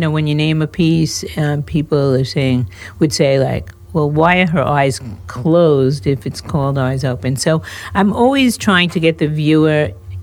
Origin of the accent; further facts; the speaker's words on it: United States; I have been very nervous about our world, mostly as an American